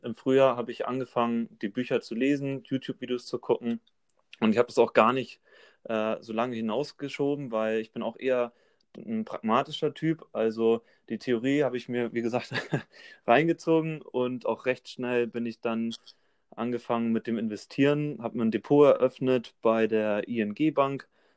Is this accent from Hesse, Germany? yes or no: no; Lübeck, Schleswig-Holstein, Germany; ich komme halt aus Lübeck, das liegt in Schleswig-Holstein und ja, das ist. Keine Ahnung, die Ostsee ist halt direkt vor der Haustür und mein Zuhause geworden.